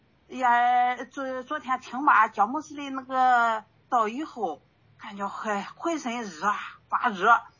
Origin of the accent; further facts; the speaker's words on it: Jinan, Shandong, China; 我家，我是那个归山东。